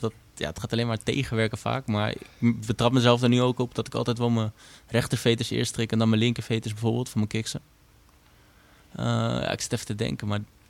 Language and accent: Dutch; Amsterdam, North Holland, Netherlands; now in Deventer, Netherlands; En ik kom uit Amsterdam. Dus dat is wel lekker als je ook een beetje die reuring kan opzoeken af en toe.